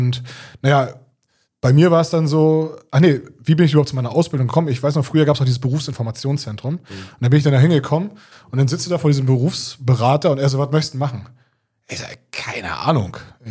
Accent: Schwerin, Mecklenburg-Vorpommern, Germany; ich bin quasi in der DDR groß geworden, in Schwerin, in der schönen Landeshauptstadt.

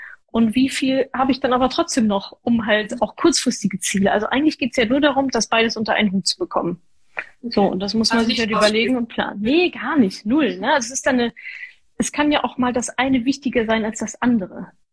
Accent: North Rhine-Westphalia, Germany; ich komme aus dem Ruhrgebiet, ja, Arbeitermentalität

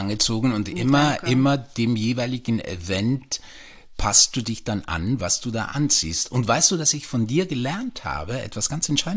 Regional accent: Switzerland; Ich bin ja auch in der Schweiz geboren.

